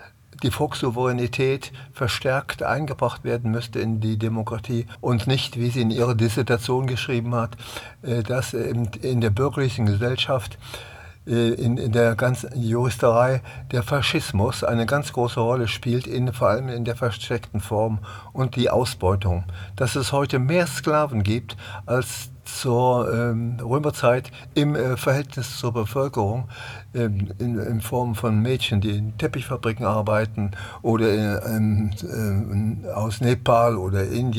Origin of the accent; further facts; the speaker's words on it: Dresden, Saxony, Germany; Ich komme zwar aus DDR-Zeiten, aus Dresden